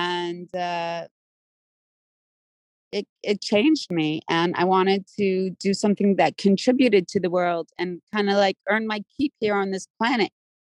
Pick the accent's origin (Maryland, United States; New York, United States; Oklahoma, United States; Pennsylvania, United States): New York, United States; I'm a New Yorker. I live in Manhattan.